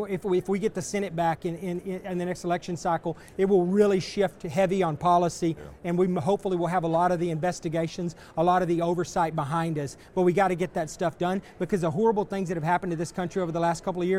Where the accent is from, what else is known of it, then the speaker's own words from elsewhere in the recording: Texas, United States; He's got one coming up in Waco, in my home state, in Texas here in the next few days.